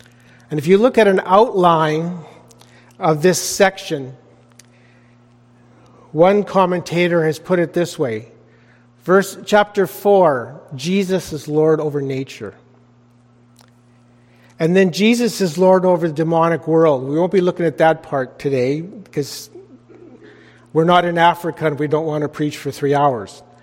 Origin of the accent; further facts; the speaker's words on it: Chilliwack, British Columbia, Canada; I grew up in Chilliwack